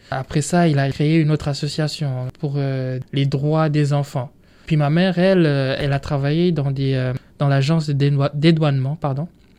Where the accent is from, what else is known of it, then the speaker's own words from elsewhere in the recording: Burundi; first language Kirundi; French is a second language; now in Quebec, Canada; Ma langue maternelle, c'est le Kirundi. Je suis venu ici au Québec surtout parce que si mon frère, mon grand frère, il était déjà ici. J'étais déjà francophone.